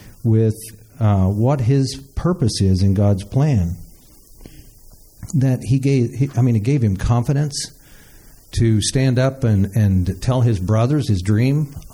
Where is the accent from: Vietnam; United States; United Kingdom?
United States; Missouri; I mean, we're from Missouri, right?